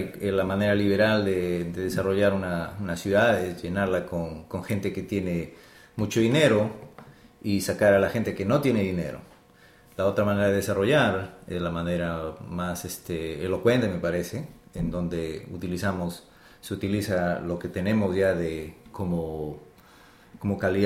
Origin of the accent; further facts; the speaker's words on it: Peru; yo soy peruano y no puedo pronunciar esta palabra.